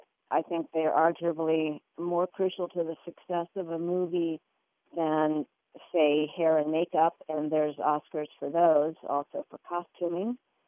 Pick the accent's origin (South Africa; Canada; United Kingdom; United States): United States; Cary, North Carolina; I'm from Cary, North Carolina.